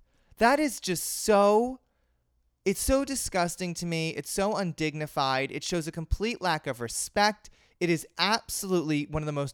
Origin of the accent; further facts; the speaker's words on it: Margate, New Jersey, United States; in my hometown in Margate, New Jersey, which is a small seaside town just outside of Atlantic City